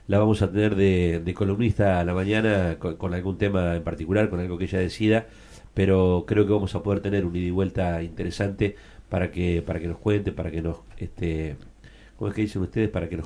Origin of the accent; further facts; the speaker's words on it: La Madrid, Tucumán, Argentina; Loco, yo soy de La Madrid. Y si no lo conocés, vení que te lo voy a hacer conocer.